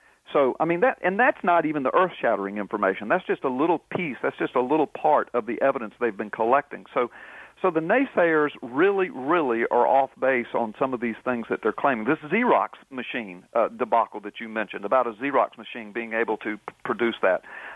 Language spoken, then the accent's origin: English; Florida, United States; born there; and I was born in Florida, by the way